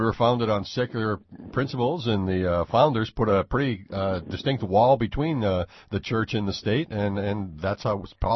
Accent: Massachusetts, United States; on a actually it was a retired farm, but there were plenty of active farms right around where I grew up in Massachusetts

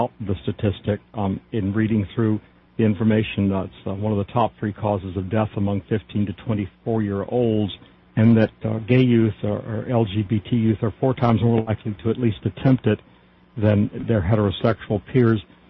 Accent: the South, United States; I grew up in the Bible Belt myself.

